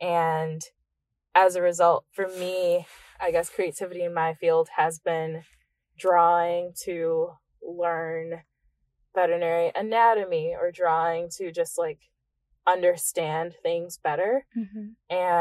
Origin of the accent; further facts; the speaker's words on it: Chicago, Illinois, United States; I'm from Chicago, so it's